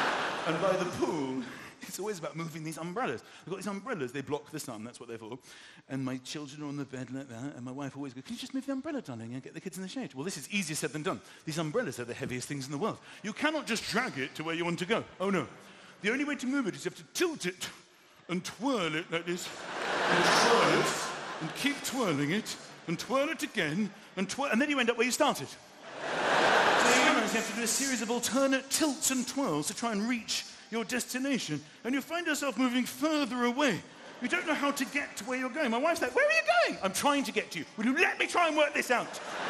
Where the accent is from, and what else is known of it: United Kingdom